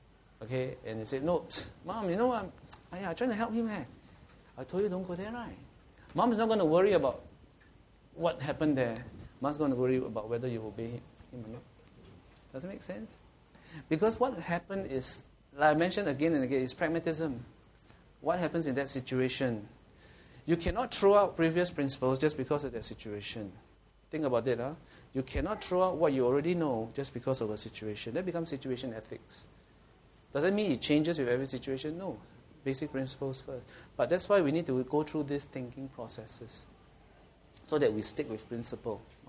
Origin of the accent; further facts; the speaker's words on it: Singapore; I'm a Singaporean